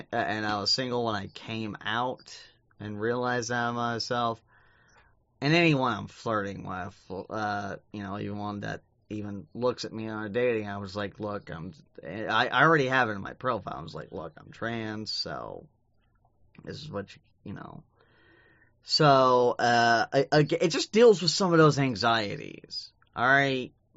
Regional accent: Bible Belt, United States; Because I was raised in the Bible Belt.

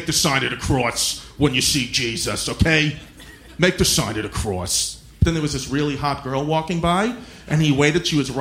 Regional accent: New York, United States; You know, we're both from New York. You know, we have these accents. Like, I can't hide it.

